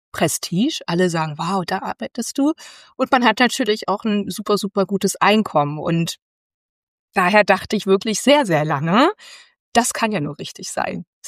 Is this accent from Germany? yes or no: yes; Berlin, Germany; Und bin dann aber tatsächlich zurück nach Berlin in meine Heimat